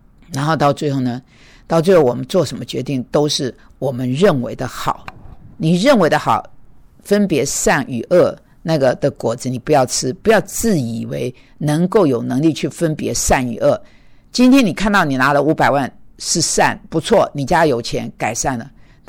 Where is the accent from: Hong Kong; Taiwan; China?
Taiwan; Kaohsiung; 因为我是高雄人啊、